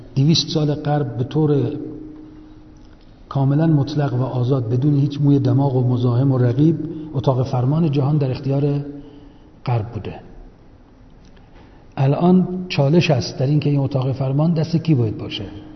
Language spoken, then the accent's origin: Persian; Iran; گفت کجایی هستی، گفتم ایران.